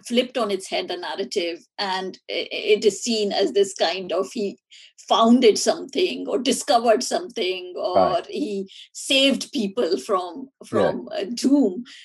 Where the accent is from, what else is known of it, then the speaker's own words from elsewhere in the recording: India; I remember learning about it at school growing up in India.